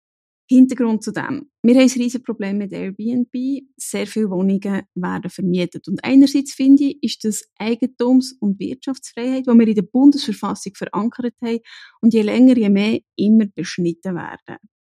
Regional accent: Wilderswil, Bern, Switzerland; In der Gemeinde Wilterswil im Berner Oberland, wir sind sehr eine Tourismusregion

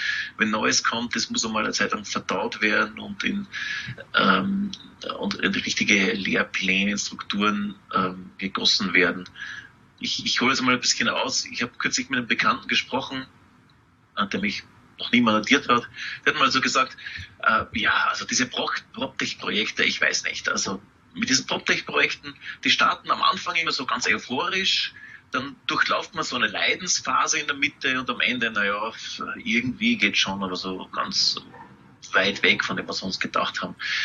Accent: Austria; now in Munich, Germany; die Nähe zu meiner alten Heimat Österreich. Ich bin selbst schon seit 2007 in Deutschland und lebe jetzt, muss ich sagen, eigentlich sehr gerne hier in München.

